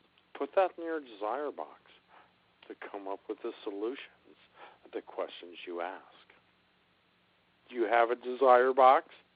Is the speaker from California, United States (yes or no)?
yes; California, United States; I'm from California, you're from New Jersey.